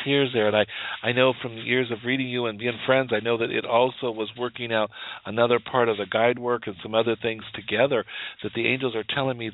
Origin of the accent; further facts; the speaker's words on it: Wyoming, United States; I forgot after living in Florida how cold outside could be, you know, with these other weather. I'm from Wyoming.